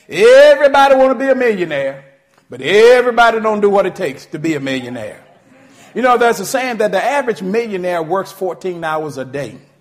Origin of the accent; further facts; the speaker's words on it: Virginia, United States; Where I was born and raised in Virginia, you know, we used to get the Richmond Times Dispatch.